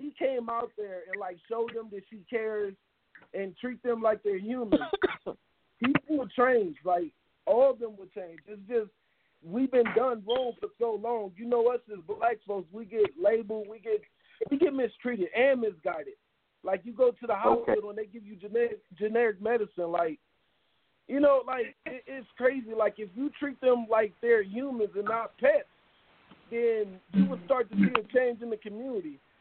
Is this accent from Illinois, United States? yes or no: yes; Peoria, Illinois, United States; Growing up in Peoria, they failed us, to be honest with you.